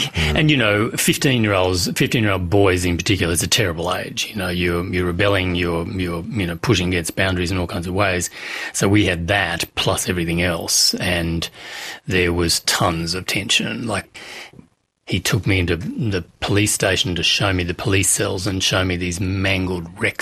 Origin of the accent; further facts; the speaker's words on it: Brisbane, Queensland, Australia; And I grew up in Brisbane. The earliest thing I remember is Cooper's Plains. We had a corner store.